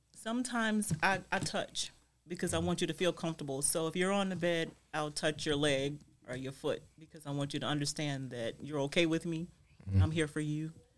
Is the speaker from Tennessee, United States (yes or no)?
no; South Carolina, United States; I am originally from King Street. Traveled as a military spouse for about 20 years. Moved back to South Carolina 5 years ago to be closer to my parents.